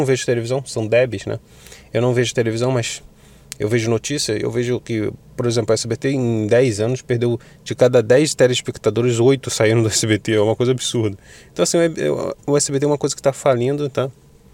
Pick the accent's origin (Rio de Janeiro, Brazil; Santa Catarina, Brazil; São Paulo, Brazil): Rio de Janeiro, Brazil; Eu sou do Rio de Janeiro, pessoal.